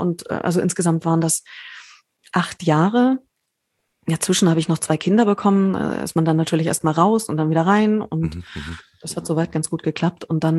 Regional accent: Berlin, Germany; als Berlinerin

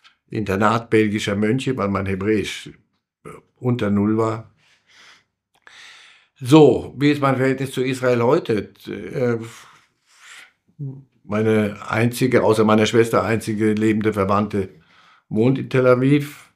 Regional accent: Wałbrzych, Lower Silesian Voivodeship, Poland; born there; Nicht in Warschau, geboren in Waldenburg.

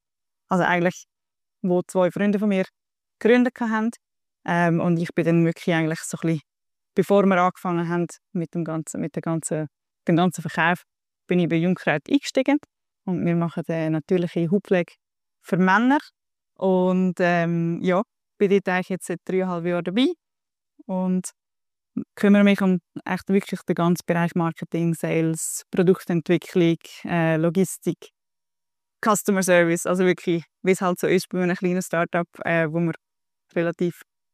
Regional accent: Aargau, Switzerland; Ich komme ursprünglich auch aus dem Aargau, natürlich. Aus dem Wienertal.

